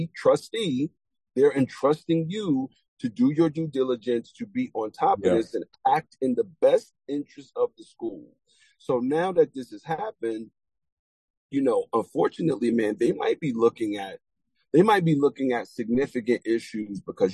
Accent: Brooklyn, New York, United States; but I'm from Brooklyn, and I don't trust a lot of them.

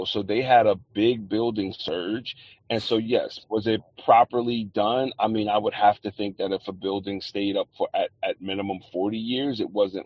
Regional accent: New York City, New York, United States; Like, I'm from New York City public housing.

